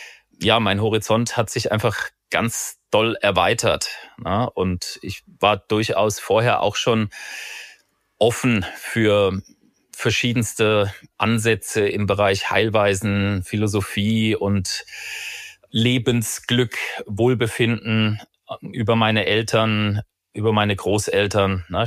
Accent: Marburg, Hesse, Germany; Ich bin in Marburg schwerpunktmäßig aufgewachsen. Da habe ich meine Schulzeit verbracht und habe da Abitur gemacht auch.

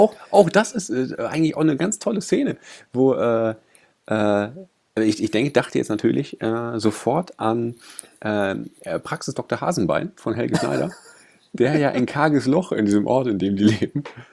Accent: Essen, North Rhine-Westphalia, Germany; ich bin in Essen-Kray groß geworden.

